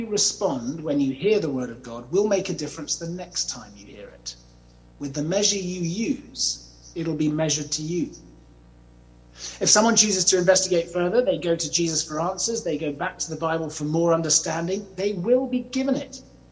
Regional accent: Kenya; When I was young, growing up in Kenya

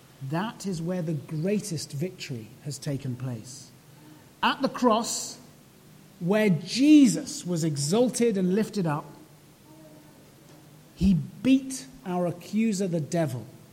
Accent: United Kingdom; You may not be, because we're British, shouting and dancing

